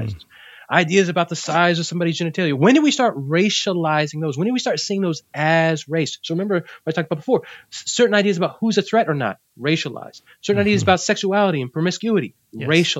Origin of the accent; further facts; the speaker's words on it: Puerto Rico; Because I'm Puerto Rican. I'm from Boricua.